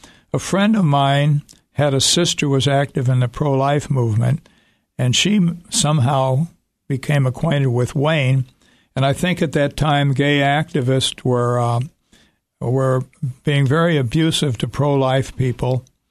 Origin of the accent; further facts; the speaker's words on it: Ireland; And I'm Irish, and I don't like to be pushed around.